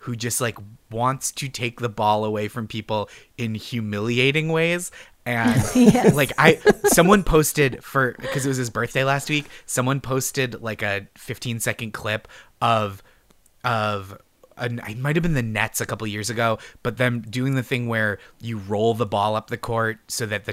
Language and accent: English; New England, United States; I'm from New England. I have to like defend Tom Brady from Deflategate allegations.